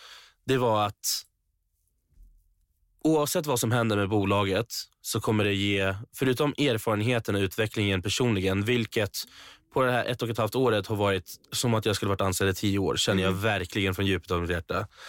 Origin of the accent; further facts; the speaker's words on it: Iran; Men jag tror att många som är iranier kan hålla med mig om den här pressen hemifrån